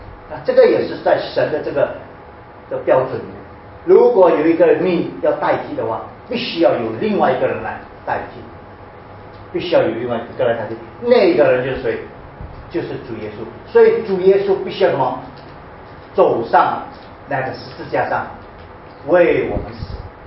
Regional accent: China; 那当然，这个时候我们想到我们中国人了

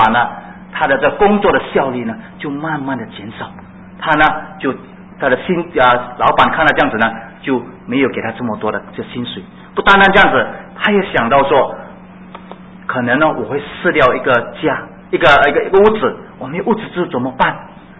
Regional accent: Singapore; 那你像我们新加坡人有什么东西？

